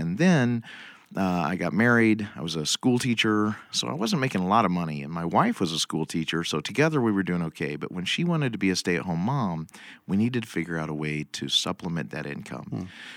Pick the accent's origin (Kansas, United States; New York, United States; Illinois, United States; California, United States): Illinois, United States; I'm from East Central Illinois.